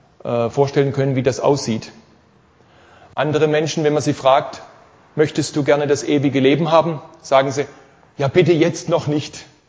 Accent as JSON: {"language": "German", "town": "Karlsruhe", "region": "Baden-Württemberg", "country": "Germany", "said": "ich komme aus Karlsruhe, bin dort in der Gemeinde in Karlsruhe schon einige Jahre"}